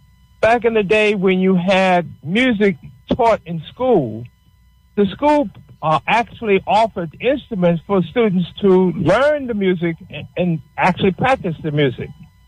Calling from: Maryland, United States; I'm calling from Maryland right now.

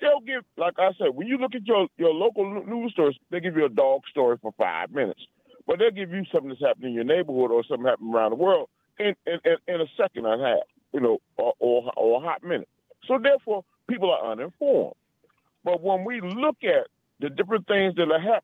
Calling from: Washington, District of Columbia, United States

